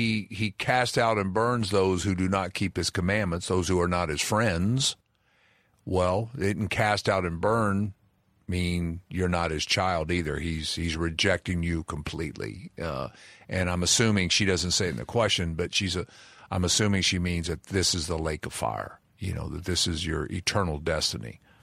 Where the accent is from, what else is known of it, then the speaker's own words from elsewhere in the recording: Kentucky, United States; When Bob's using this big word, and I'm from Kentucky